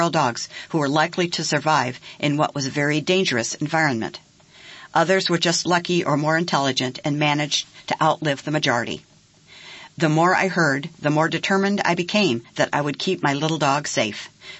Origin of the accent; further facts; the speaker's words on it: Canada; born there; Despite being Canadian by birth, I had almost no experience or understanding of Canadian society